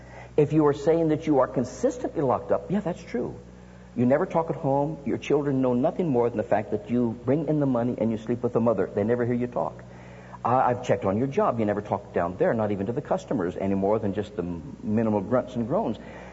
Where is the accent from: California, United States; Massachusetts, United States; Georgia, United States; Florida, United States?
California, United States; San Jose; born there; But it was San Jose State playing us, and I was born in San Jose.